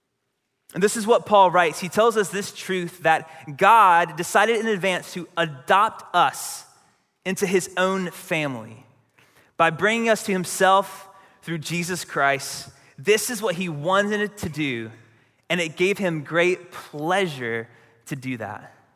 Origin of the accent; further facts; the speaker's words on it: North Carolina, United States; And because we're from Eastern North Carolina, it's a country song.